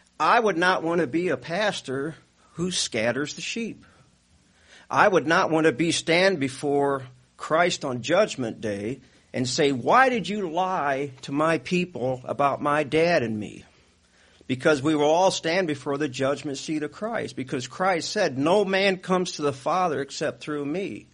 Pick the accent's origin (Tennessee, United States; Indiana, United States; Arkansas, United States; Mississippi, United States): Indiana, United States; Fort Wayne; We come from Fort Wayne, Indiana. We live about 4 hours away.